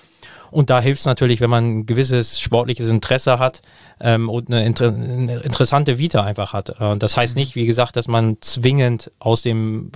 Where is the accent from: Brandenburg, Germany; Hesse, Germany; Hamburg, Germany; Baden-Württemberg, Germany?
Hamburg, Germany; ich komme aus Hamburg, ich liebe Hamburg, ich habe meine Familie und Freunde alle